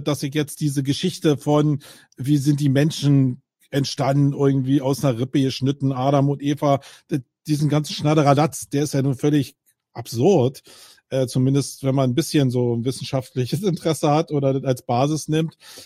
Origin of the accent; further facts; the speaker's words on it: Berlin, Germany; ich bin Berliner